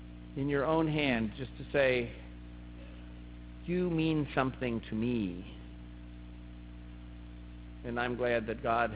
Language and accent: English; Ireland; You know, maybe it's because I'm Irish. You get this morbid thing.